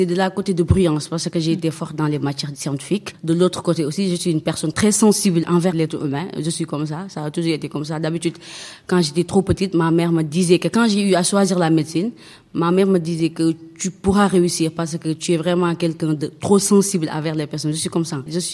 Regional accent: Touba, Diourbel, Senegal; now in Dakar, Senegal; je suis née à Touba, mais la majeure partie de ma famille vit à Dakar.

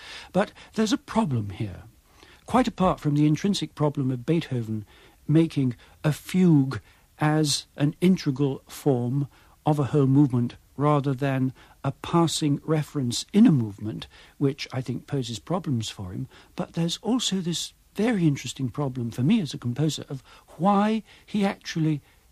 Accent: Manchester, North West England, United Kingdom; born there; I was born in Manchester.

